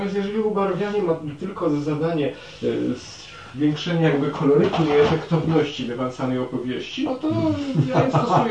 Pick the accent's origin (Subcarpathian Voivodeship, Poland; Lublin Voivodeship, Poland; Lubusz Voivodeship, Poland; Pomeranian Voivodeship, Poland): Subcarpathian Voivodeship, Poland; Sanok; born there; W Sanoku się urodziłem.